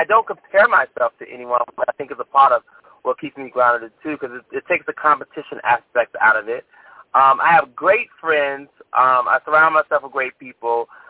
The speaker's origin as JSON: {"language": "English", "town": "Chicago", "region": "Illinois", "country": "United States", "tie": "born or raised there", "said": "I grew up on Southwest Chicago."}